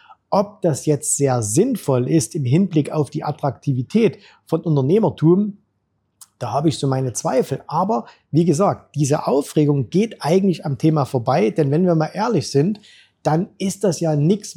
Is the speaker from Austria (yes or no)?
no; East Germany, Germany; Du weißt, ich bin in der DDR aufgewachsen.